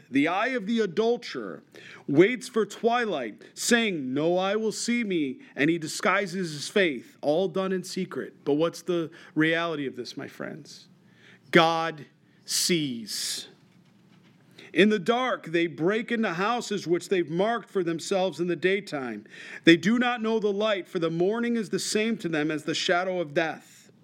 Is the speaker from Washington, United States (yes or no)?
no; Rochester, New York, United States; I'm from Rochester, New York.